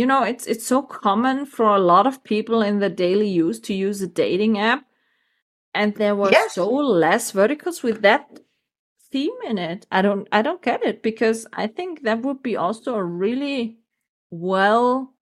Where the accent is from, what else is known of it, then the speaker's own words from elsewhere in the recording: Germany; English is a second language; We have also great castles here in Germany. I have a really shiky, Mickey great castle here directly in my hometown.